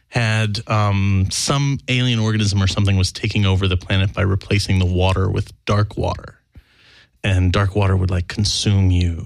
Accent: Georgia, United States; I'm from the East Coast. I grew up in Georgia.

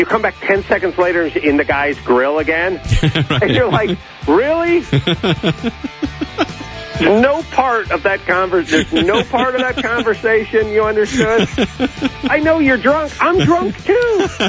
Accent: Tennessee, United States; now in California, United States; I'm originally from Tennessee, so I have those deep southern roots.

